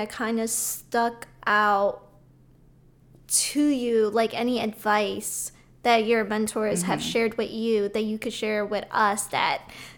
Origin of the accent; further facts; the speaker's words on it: Far Rockaway, New York, United States; New York. There is like where I grew up in Far Rockaway.